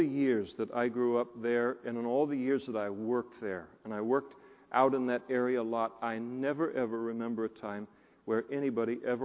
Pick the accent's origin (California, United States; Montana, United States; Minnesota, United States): California, United States; I grew up in the Napa Valley.